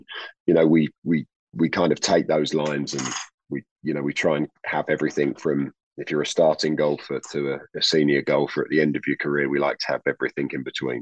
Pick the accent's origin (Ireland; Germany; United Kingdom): United Kingdom; England; now in United States; it's kind of funny being an English guy and saying it, but you know, I'm really proud to be doing it in the US.